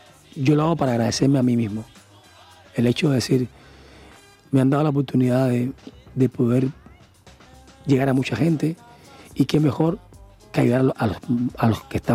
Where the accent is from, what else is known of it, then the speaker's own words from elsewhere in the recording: Cuba; como cubano, decir, si puedo luchar por ellos, lo voy a hacer siempre, hasta el día que me vaya.